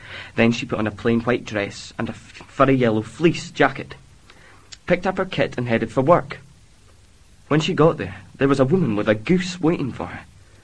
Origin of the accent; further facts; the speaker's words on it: Elgin, Scotland, United Kingdom; I come from Elgin, which is in the northeast of Scotland. It's a town, and it's quite big, very big. It's quite a historical town, full of old history, mostly with the cathedral in Elgin.